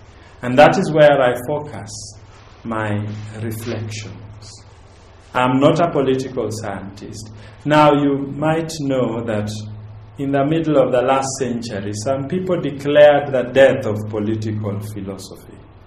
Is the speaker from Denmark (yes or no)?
no; Kenya; I think I'm a Kenyan, and we belong to the country of the marathon.